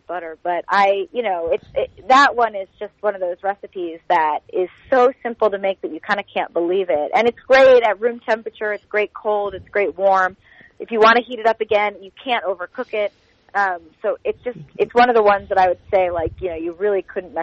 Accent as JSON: {"language": "English", "town": "Bangalore", "region": "Karnataka", "country": "India", "tie": "born or raised there", "lives_now": "San Francisco, United States", "said": "I was born and brought up in Bangalore, the southern part of India."}